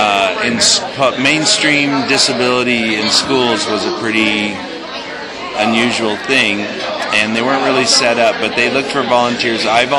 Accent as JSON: {"language": "English", "town": "Medford", "region": "Oregon", "country": "United States", "said": "I hail from Medford, Oregon, known to some as Mudford, Oregon."}